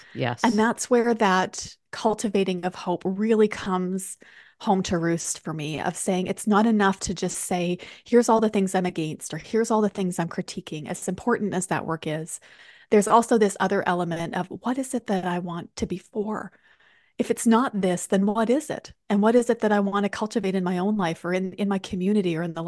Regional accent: Canada; woman, in my case, being a Canadian, where you're just going to be polite and apologize to the door when it bumps into you.

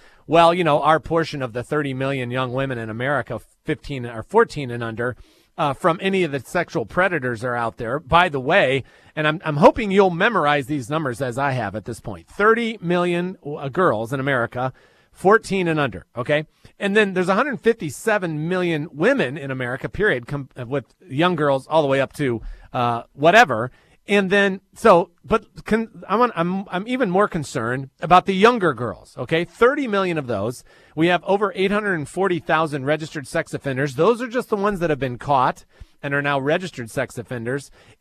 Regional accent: North Carolina, United States; They were going to do a new global operations center in Charlotte, North Carolina, here in my home state.

